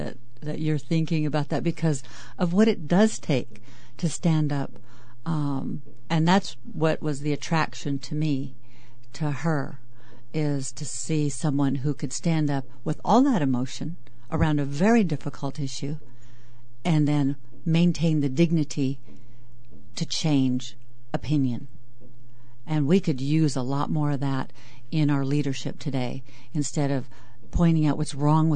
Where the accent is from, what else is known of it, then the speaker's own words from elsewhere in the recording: Sitka, Alaska, United States; I'm originally from Sitka